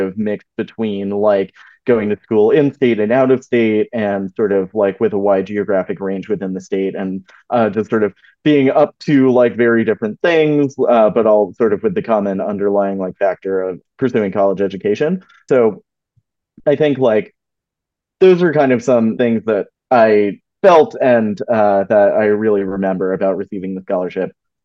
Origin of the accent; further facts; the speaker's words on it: Maine, United States; that was sort of the path for me going from growing up in Maine to through college.